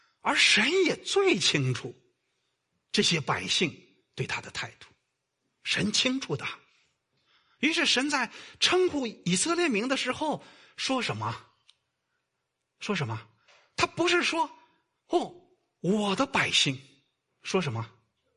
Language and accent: Chinese; China; 其实我们都是大陆来的